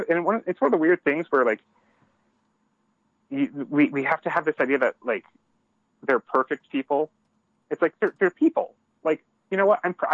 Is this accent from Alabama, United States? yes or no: no; Maine, United States; also born or lived in Vermont / Montana; I grew up mostly in Maine, you know, went to college in Vermont. I live in Montana.